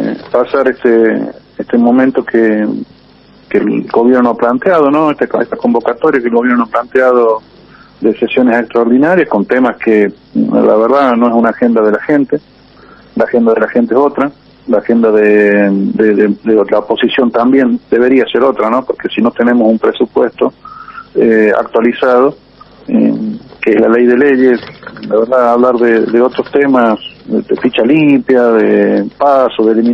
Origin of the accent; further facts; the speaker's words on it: Argentina; parece que no lo podemos mostrar con orgullo como argentinos